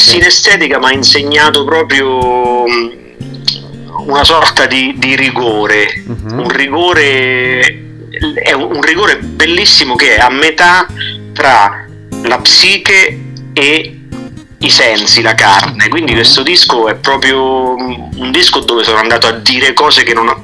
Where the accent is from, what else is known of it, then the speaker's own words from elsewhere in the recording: Marche, Italy; also born or lived in Saudi Arabia / Pakistan; sono cresciuto in Arabia Saudita, in Pakistan fino a 8 anni. I miei genitori per lavoro mi hanno portato, me e mio fratello, insomma, in giro per l'Asia, e poi sono ritornato, ho vissuto la mia vita tra le colline e il mare delle Marche